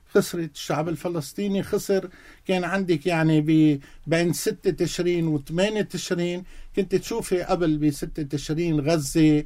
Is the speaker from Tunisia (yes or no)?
no; Lebanon; نحن لبنانية